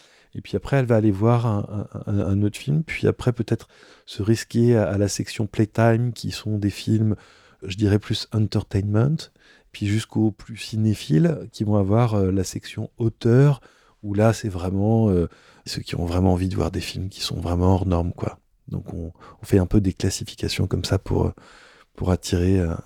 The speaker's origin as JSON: {"language": "French", "town": "Bourg-Saint-Maurice", "region": "Auvergne-Rhône-Alpes", "country": "France", "tie": "born or raised there", "said": "Je suis né et j'ai grandi à Bourg-Saint-Maurice, qui est la commune sur laquelle se trouve la station de ski des Arcs. Donc les Arcs, c'est un peu mon fief."}